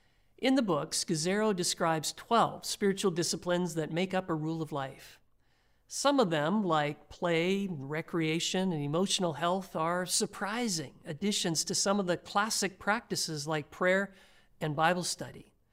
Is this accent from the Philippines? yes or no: no; Saskatchewan, Canada; I want to tell you a story about someone I grew up with in Carrenport, Saskatchewan.